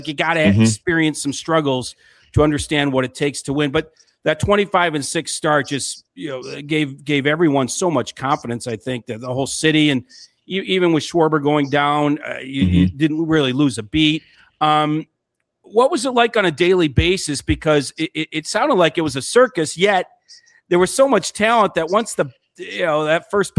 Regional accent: Chicago, Illinois, United States; And now you know what my childhood was like. I grew up in Chicago.

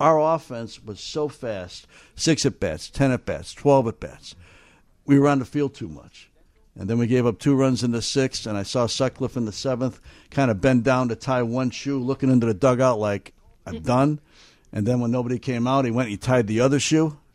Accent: Chicago, Illinois, United States; Didn't know I was from Chicago.

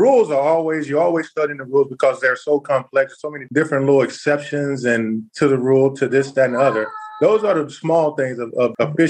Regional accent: Texas, United States; Man, I grew up in Texas, man. So with that being said, you know, we're born with footballs in our hands down there.

